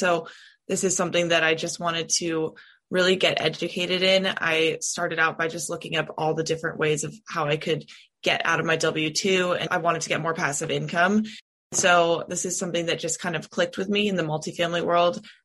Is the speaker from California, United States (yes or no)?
yes; California, United States; So a little bit about me is that I'm originally from California.